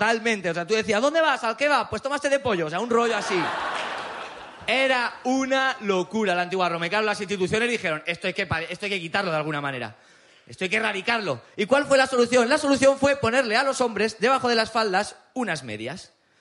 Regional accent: Aragon, Spain; Cuando actúo por Cataluña, a veces tengo que explicar que vengo de Aragón, tengo que explicar qué es Aragón

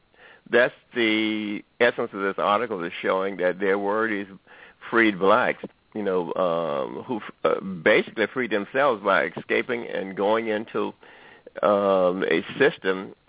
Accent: Ocala, Florida, United States; Well, you know, I have a personal relationship with the Seminole Indians because I was born in Florida. I was born in Ocala.

